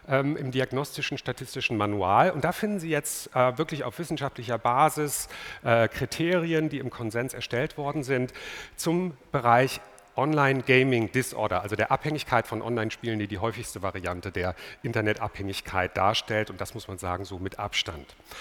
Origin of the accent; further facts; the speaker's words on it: Dortmund, North Rhine-Westphalia, Germany; Als Dortmunder ist das schrecklich, insbesondere an diesem Tag, dass ich jetzt noch nach Bayern muss